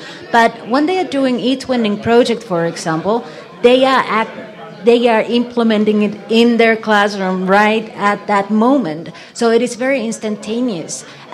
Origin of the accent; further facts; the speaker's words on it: Finland; English is a second language; I'm from Finland